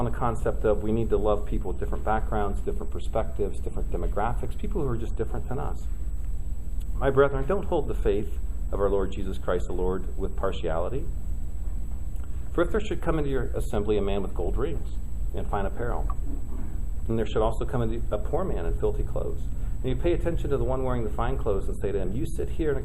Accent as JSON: {"language": "English", "town": "Lafayette", "region": "Indiana", "country": "United States", "tie": "born or raised there", "said": "I grew up near Lafayette, Indiana. So as a sports fan, I was taught Purdue was the best college in the land."}